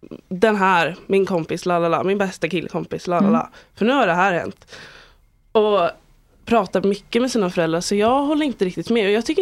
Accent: Stockholm, Stockholm County, Sweden; de killarna som växte upp där jag växte upp, söderort, söder om söder, bagis

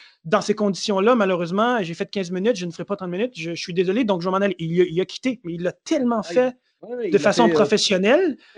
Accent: Montreal, Quebec, Canada; moi, je viens de Montréal. Montréal, c'est chez moi.

